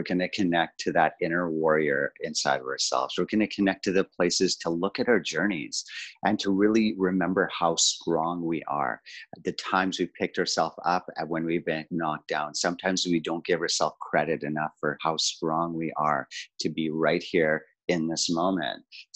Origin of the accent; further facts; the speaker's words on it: South Africa; So I'm from South Africa. I grew up under apartheid.